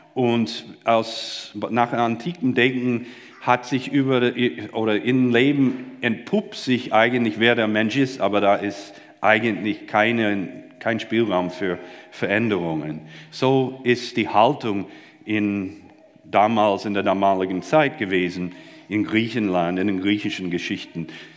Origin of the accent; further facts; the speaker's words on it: United States; German is a second language; jetzt muss man verstehen, ich bin Amerikaner, ich habe ja so andere Vorstellungen